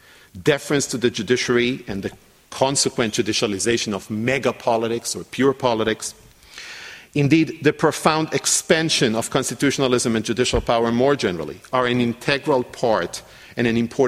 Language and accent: English; Canada; In my home country, Canada